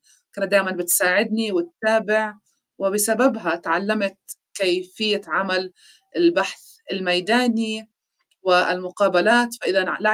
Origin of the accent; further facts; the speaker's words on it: Palestine; قلت له أنا من فلسطين